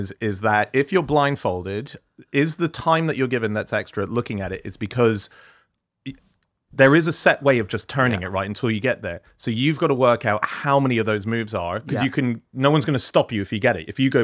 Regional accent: Hong Kong; No, it was a show I knew it, growing up in Hong Kong.

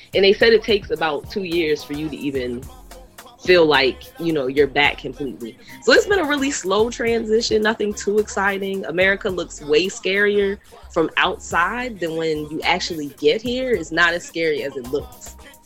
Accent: Harrisburg, Pennsylvania, United States; also born or lived in Japan; I'm from Harrisburg. So, you know, we already 3 mile island proofed. So I was glowing before I got to Japan.

